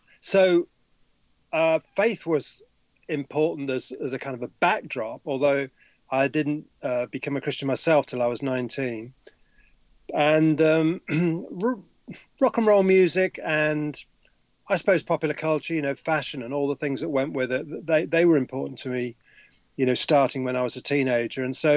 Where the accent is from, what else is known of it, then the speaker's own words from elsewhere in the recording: West Midlands, United Kingdom; I was brought up in the Midlands in Britain, which is, well, about 20 or 30 miles from Stratford-upon-Avon, to give it a literary context. And it was a country town, and we were kind of on the edge of the town.